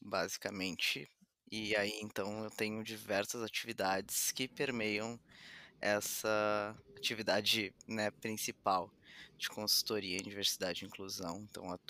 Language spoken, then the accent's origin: Portuguese; Porto Alegre, Rio Grande do Sul, Brazil; ela ficou com a gente e nos criou desde que a gente nasceu aqui em Porto Alegre, no Rio Grande do Sul.